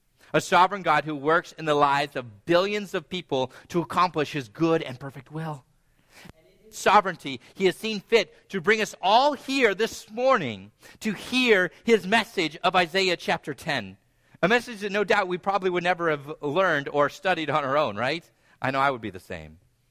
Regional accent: San Diego, California, United States; Now, growing up in San Diego, I would often go to Padre games with my dad.

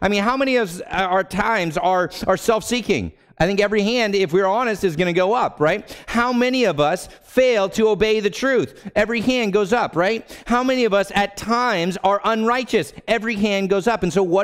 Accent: California, United States; Now, I'm from California, and like all good Californians, I spent a good amount of my teenage and young adult years at the beach.

